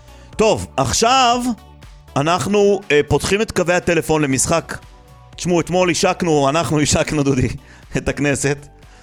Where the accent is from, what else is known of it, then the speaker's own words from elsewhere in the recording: Jerusalem, Jerusalem District, Israel; אחי, אני ירושלמי